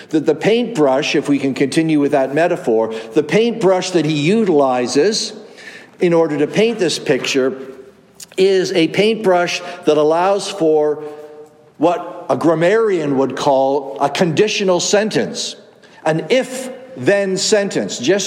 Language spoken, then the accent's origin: English; Canada; if I am a Canadian, which I am, then I should love maple syrup and hockey, which I do.